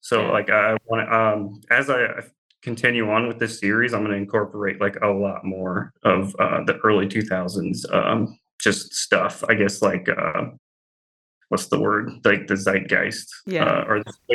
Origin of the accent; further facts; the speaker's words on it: the South, United States; what I know really well is growing up in the South, how things are in the South.